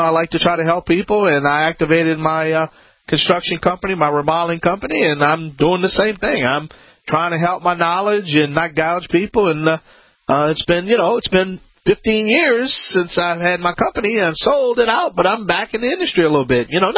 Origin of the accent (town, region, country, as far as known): Louisiana, United States